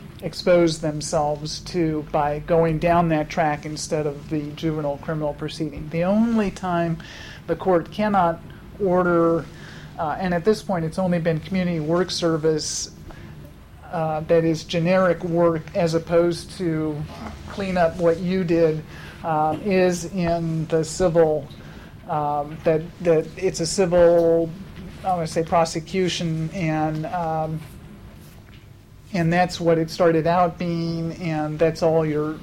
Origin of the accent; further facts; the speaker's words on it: California, United States; Mr. Chairman, I grew up in California